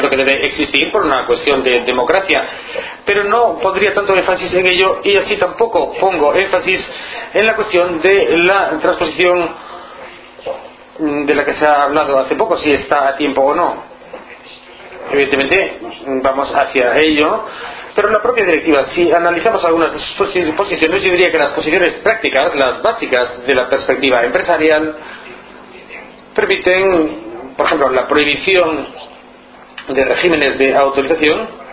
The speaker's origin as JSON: {"language": "Spanish", "country": "Portugal", "said": "como elector y como ciudadano portugués"}